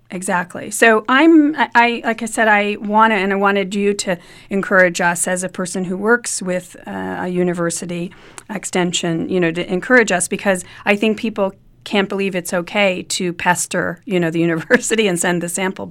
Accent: New York, United States; I grew up on Long Island, and early in my career, I was the garden editor at Newsday newspaper on Long Island.

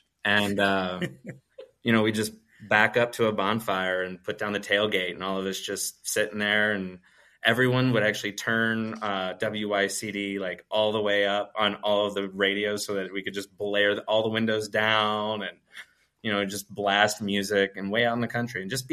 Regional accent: Royal Oak, Michigan, United States; I said, I'm from Royal Oak. That's where I'm living right now.

